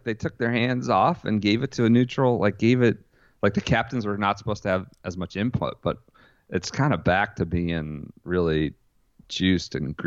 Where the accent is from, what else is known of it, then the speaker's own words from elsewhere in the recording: Midwest, United States; I mean, I'm from the Midwest.